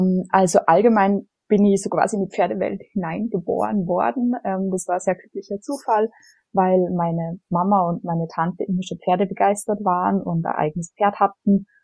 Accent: Salzburg, Austria; Man hört so ein bisschen, ich komme aus Österreich, also ich bin ursprünglich aus Salzburg.

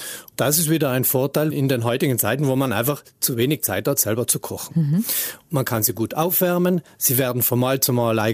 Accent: Trentino-Alto Adige, Italy; Bei uns in Südtirol

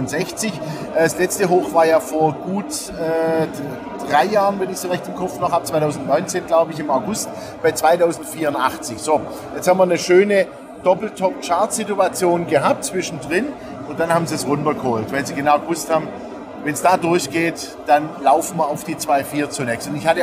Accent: Stuttgart, Baden-Württemberg, Germany; born there; Also erstmal Stuttgart ist meine Geburtsstadt, ja, habe ich ja auch lange genug gelebt und es ist immer wieder schön, mal heimzukommen, logischerweise.

